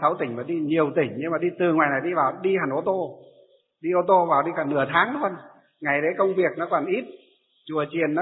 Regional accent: Lương Sơn, Hòa Bình, Vietnam; khi tôi còn bé bé ở quê hương của tôi ở trong Lương Sơn Hòa Bình ấy, dọc cái đường Hồ Chí Minh ấy

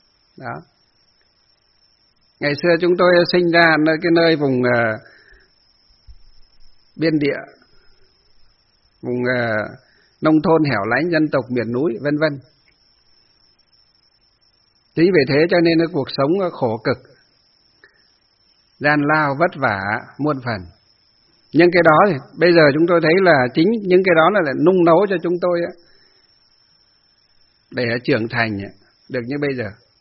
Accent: Hòa Bình, Vietnam; Kể bây giờ chúng tôi về ở trong quê hương chúng tôi, ở trong Lương Sơn hay trong Kim Bôi Hòa Bình, những ngày xưa họ chẳng biết gì Phật Pháp cả

